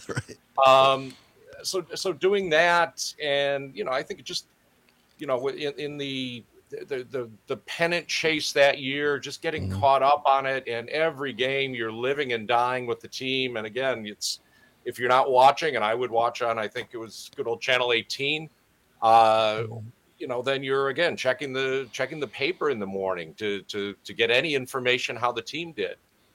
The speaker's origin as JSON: {"language": "English", "region": "Wisconsin", "country": "United States", "tie": "born or raised there"}